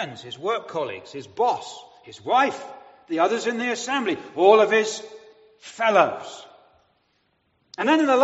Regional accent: England, United Kingdom; Perhaps even more so than I'm proud of being an Englishman.

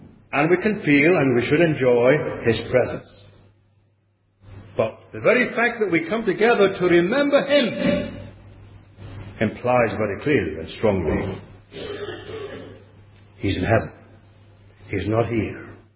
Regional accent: England, United Kingdom; And of course, as an Englishman, I've taught this for a long time. Not always generally accepted. In England, I mean.

